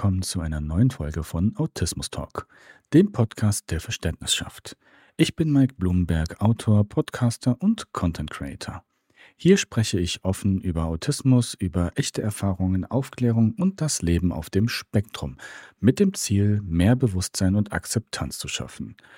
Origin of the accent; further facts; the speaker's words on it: Düsseldorf, North Rhine-Westphalia, Germany; born there; now in Fulda, Germany; Ich bin gebürtiger Düsseldorfer und lebe momentan oder seit einigen Jahren in Fulda.